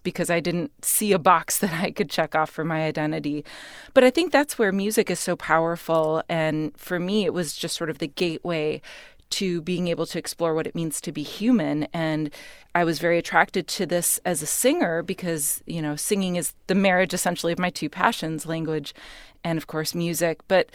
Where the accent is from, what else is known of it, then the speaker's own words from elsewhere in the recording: Michigan, United States; first language Spanish; English is a second language; My mother is Mexican and my father is Bulgarian, and I was born and raised in Michigan. But Spanish was actually my first language, so I struggled very much with English in school